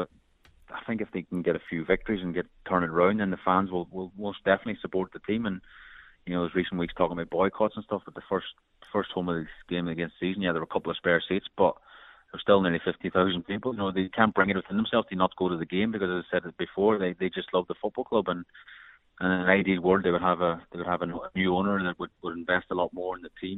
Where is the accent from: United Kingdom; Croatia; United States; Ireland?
Ireland; growing up in Ireland, used to support the Jack Charlton era